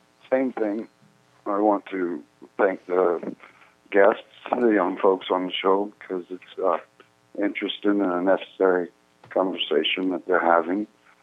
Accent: Georgia, United States; I grew up in Mitchell County, Georgia. Albany was where the Freedom March started, Albany, Georgia.

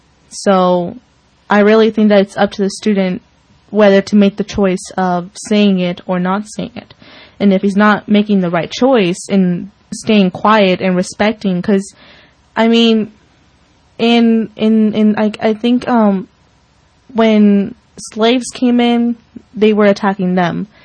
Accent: United States; have the luck to be born here and have the right as any other American does.

